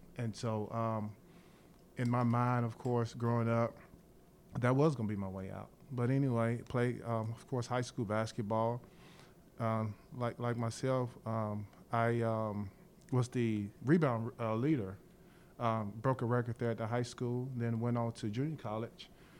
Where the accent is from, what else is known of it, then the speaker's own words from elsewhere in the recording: Chicago, Illinois, United States; even though I'm from Chicago, I still like New York, you know.